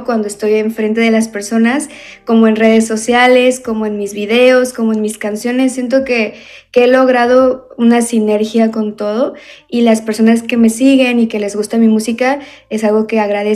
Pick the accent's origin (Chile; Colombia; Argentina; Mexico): Mexico; yo vivo en Mérida, Yucatán, soy mexicana